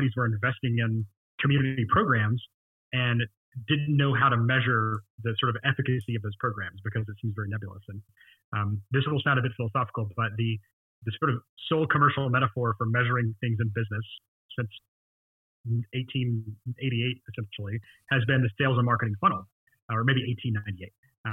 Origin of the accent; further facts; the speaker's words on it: Memphis, Tennessee, United States; moved away as an adult; also born or lived in San Francisco; So I moved from Memphis, Tennessee, where I grew up, moved to San Francisco to join Keen